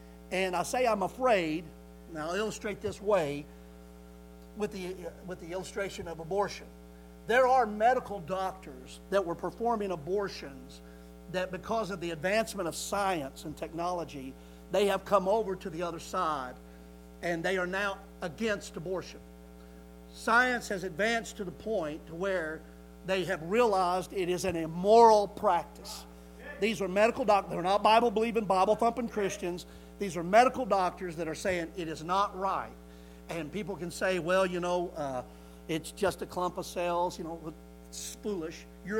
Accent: United States; I know what I'm for as an American.

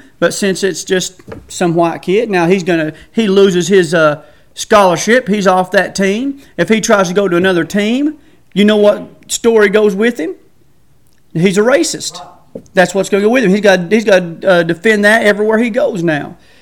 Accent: United States; Now, as a growing up in America here, and you sit there and you begin to listen, your mind is shaped by your environment

